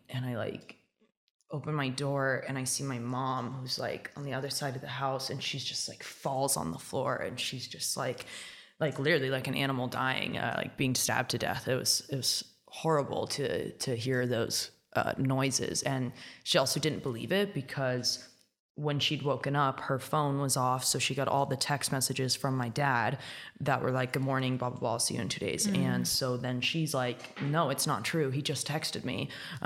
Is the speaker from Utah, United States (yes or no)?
no; Miami, Florida, United States; That was just really crazy for us because we're literally from Miami.